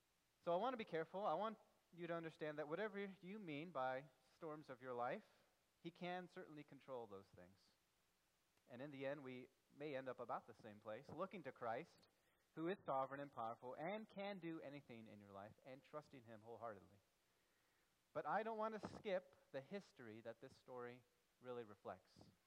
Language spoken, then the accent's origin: English; Florida, United States; As I grew up in Central Florida, we had a season every year called hurricane season.